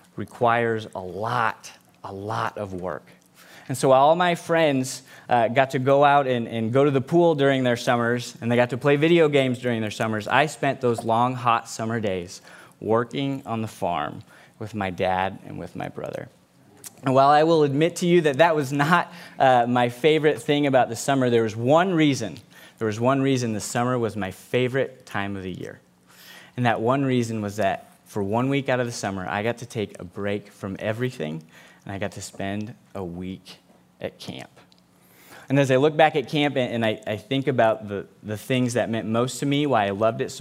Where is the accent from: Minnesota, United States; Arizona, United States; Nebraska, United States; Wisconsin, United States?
Nebraska, United States; That I grew up on a farm in the great state of Nebraska. And while the population of my hometown was 293 people